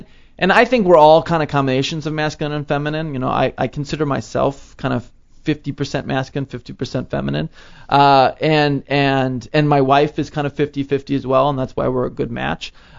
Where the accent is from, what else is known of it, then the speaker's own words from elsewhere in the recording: Chicago, Illinois, United States; So I'm from Chicago, and I knew I had a little base there.